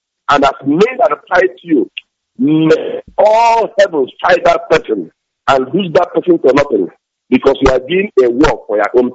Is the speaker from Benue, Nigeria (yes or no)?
no; Azobu, Anambra, Nigeria; am calling from Zoo. I'm a Biafran. And I come from Azobu, in Anambra State.